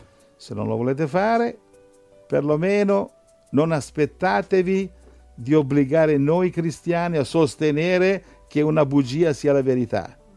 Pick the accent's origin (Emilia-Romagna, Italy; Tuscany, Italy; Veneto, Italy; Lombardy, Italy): Lombardy, Italy; Milan; Io sono cresciuto a Milano, comunque.